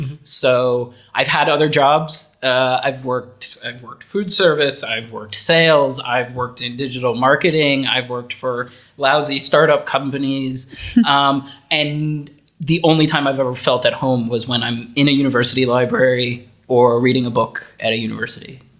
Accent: United States; moved away as an adult; now in Netherlands; I've never lived outside of my home country before. I've bounced around to different places within the U.S., but I've never lived outside of the U.S. before.

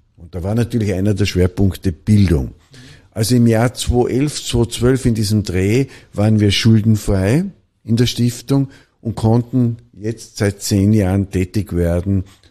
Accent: Nüziders, Vorarlberg, Austria; habe bei der Blasmusik in Vorarlberg, in einem Dorf in Nützidas, wo ich aufgewachsen bin, gespielt.

